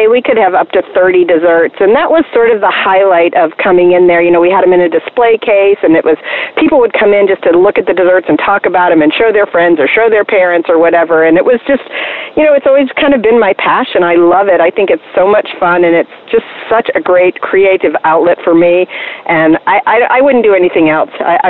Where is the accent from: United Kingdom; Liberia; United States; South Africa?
United States; New York; born there; I was born in Western New York State, outside of Buffalo, if you can imagine that. We're right on Lake Erie, and in a very small town.